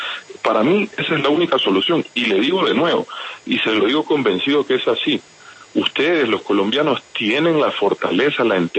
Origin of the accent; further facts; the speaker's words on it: Ecuador; nosotros también como ecuatorianos, la tenacidad y la capacidad para superar este y otros problemas